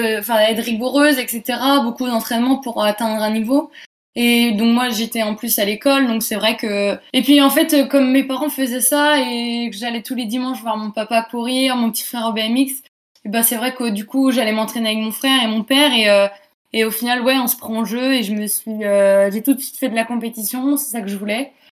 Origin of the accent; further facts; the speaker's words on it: Brittany, France; Je suis bretonne, je viens du Morbihan plus précisément, près de Plouet pour les connaisseurs